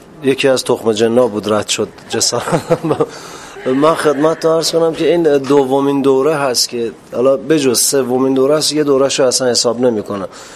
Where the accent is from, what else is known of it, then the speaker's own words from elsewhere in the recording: Iran; من ایرانی هستم و نمایش های ایرانی رو دوست دارم و شیوه های نمایش ایرانی هم دوست دارم